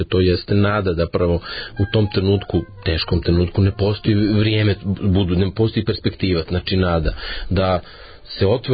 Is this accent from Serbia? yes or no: no; Montenegro; kao Crnogorac, ne može bez Njegoša da prođe.